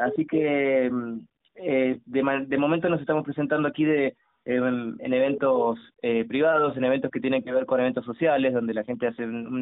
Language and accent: Spanish; Argentina; also born or lived in United States; now in Mexico; yo soy argentino, pero vivo aquí en México